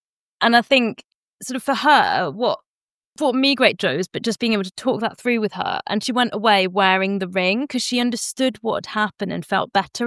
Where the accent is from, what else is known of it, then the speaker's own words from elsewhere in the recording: Germany; I grew up in Germany